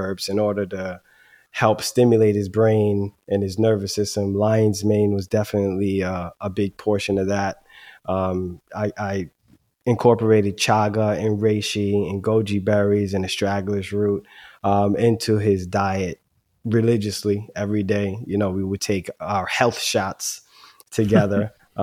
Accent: Bergenfield, New Jersey, United States; So I have him in a school system that I grew up in Bergenfield, New Jersey, which is a phenomenal school system.

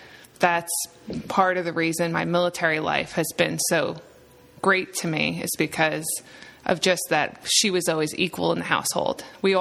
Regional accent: New York, United States; I'm from New York. Yep.

